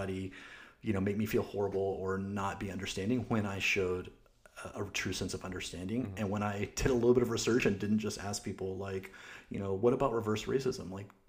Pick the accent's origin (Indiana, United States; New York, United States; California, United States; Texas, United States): Texas, United States; also born or lived in Oklahoma, United States; I'm originally from Oklahoma, raised in Texas